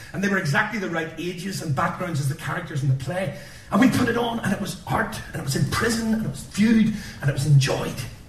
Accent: Belfast, Northern Ireland, United Kingdom; I'm from East Belfast Protestant stock that created it

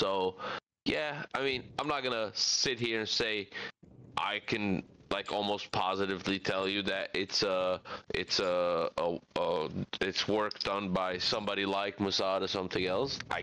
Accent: New York, United States; I'm from New York, shady shit is not even like the beginning to describe what's happening in the legal system over there.

